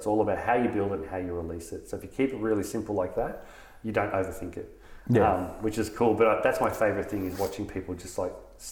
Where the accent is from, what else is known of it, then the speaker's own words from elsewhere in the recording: Australia; But as Australian films, we don't do that enough.